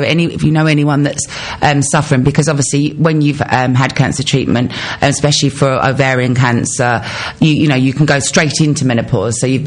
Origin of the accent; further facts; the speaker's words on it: East of England, United Kingdom; We're from Essex, so come on, we're going to bring the fun, right?